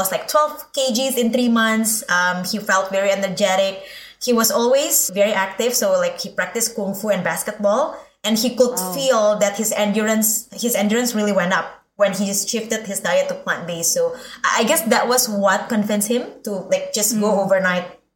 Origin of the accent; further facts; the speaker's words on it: Indonesia; English is a second language; Indonesian, yeah.